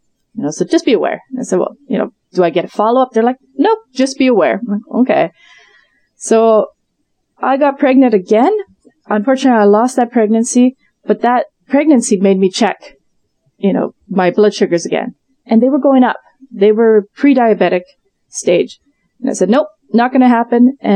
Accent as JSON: {"language": "English", "country": "Canada", "lives_now": "Japan", "said": "There were some things that happened that it made me have to go back to Canada. And when I was back in Canada"}